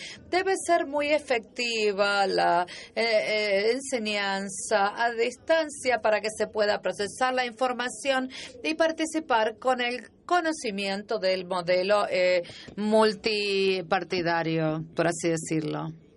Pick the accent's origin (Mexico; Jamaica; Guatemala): Jamaica; del programa de Fellowship y vengo de Jamaica.